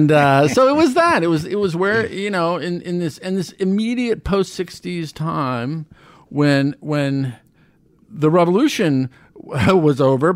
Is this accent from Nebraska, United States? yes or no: yes; Omaha, Nebraska, United States; I mean, that's growing up in Omaha.